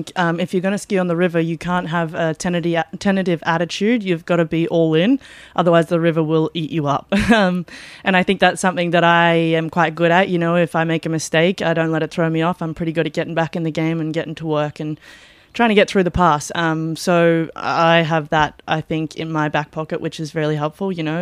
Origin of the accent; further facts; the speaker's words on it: Roma, Queensland, Australia; So I grew up in Roma and went to school, just a normal public high school.